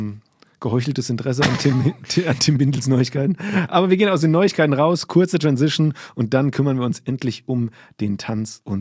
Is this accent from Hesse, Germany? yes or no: yes; Limburg an der Lahn, Hesse, Germany; Also ich bin ja in Limburg an der Lahn groß geworden, ja, in Limburg an der Lahn.